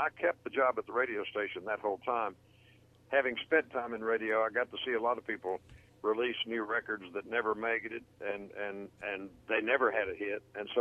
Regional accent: Kentucky, United States; We still have the farm that I was raised on in Kentucky

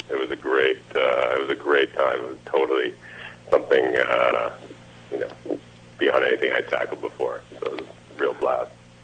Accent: Wellesley, Massachusetts, United States; I grew up in Wellesley, and just coming from, back home

